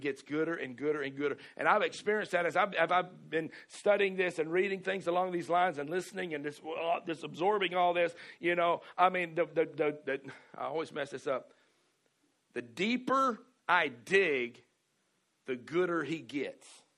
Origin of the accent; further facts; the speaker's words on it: the South, United States; You know, when I see that word dare, I'm from the South. Right? So I understand that word dare, because down in the South, we have this thing called a double dog dare.